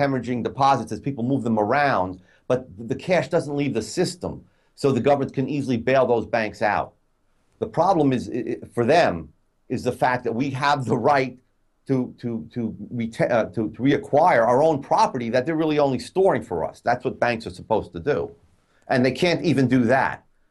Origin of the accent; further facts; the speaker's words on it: New York, United States; I come from the New York area, and if you recall, the federal government did step in to prevent New York City from defaulting on its debts.